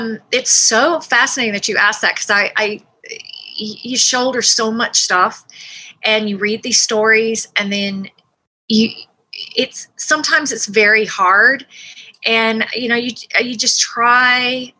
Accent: United States; I mean, she lives in Canada, I'm from the States, and you know, I did get her to drink sweet tea.

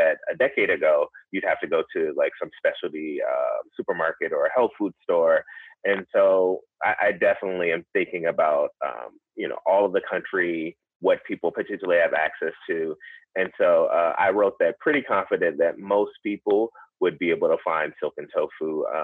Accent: the South, United States; I grew up in the South and, you know, wings are ubiquitous and lemon pepper wings are pretty popular.

